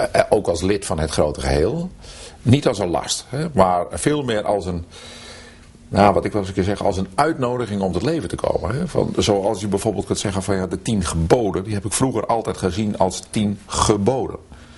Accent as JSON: {"language": "Dutch", "country": "Netherlands", "said": "en dat vinden wij als Nederlanders ongelooflijk moeilijk"}